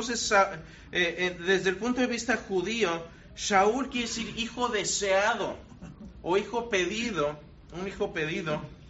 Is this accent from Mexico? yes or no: yes; Querétaro, Mexico; also born or lived in Monterrey; Yo soy queretano, pero viví en Monterrey.